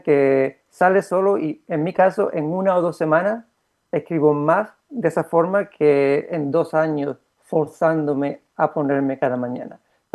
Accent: Málaga, Andalusia, Spain; Sí, aquí es de donde soy.

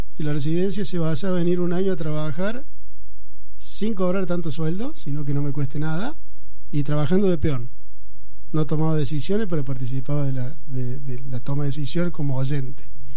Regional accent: Argentina; somos parte de la Argentina, queremos el bien de todos los argentinos y argentinas

